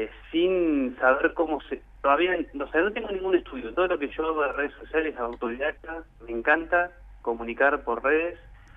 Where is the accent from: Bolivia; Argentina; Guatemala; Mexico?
Argentina; los valores que como ciudadanos argentinos deberíamos tener siempre presentes